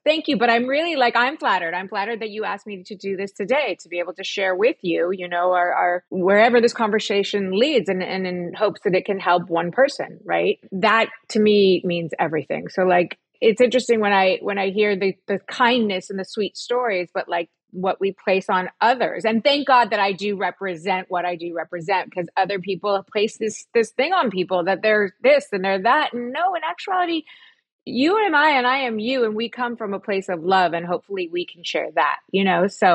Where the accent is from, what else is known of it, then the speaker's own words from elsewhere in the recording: Beverly Hills, California, United States; also born or lived in New York; I did grow up in Beverly Hills. I was born in New York.